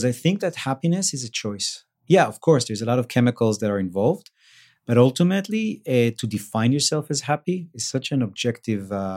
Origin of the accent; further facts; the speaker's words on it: Israel; I remember growing up in Israel